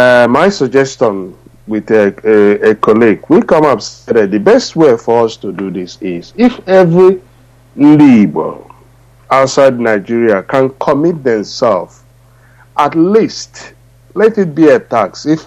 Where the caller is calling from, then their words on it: Australia; I'm calling from Australia.